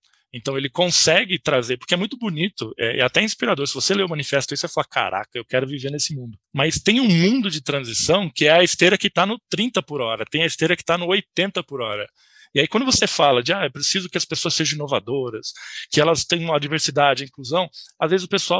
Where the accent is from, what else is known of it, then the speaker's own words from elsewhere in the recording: São Paulo, Brazil; now in Brasília, Brazil; Eu sou de São Paulo, mas estou em Brasília atualmente